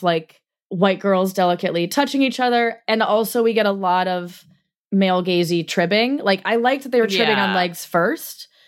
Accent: Colorado, United States; I grew up in Colorado, big party school.

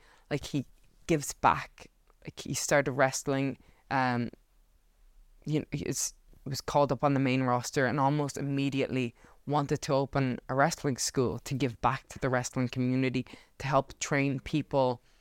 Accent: Ireland; Like, so I'm Irish, right?

